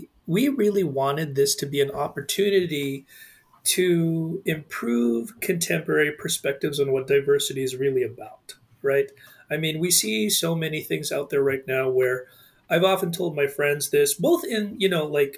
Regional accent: Winnipeg, Manitoba, Canada; So I was born in Winnipeg, Manitoba. And so if you head up straight north of Sioux Falls, 8 hours or so, you get to it.

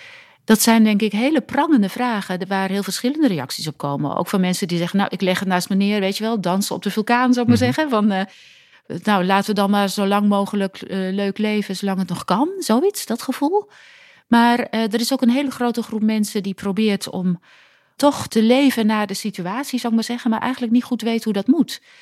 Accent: South Holland, Netherlands; ik ben geboren in de Alblasserwaard. Dus het is geen Brabant, net over de rivieren. Echt prima jeugd.

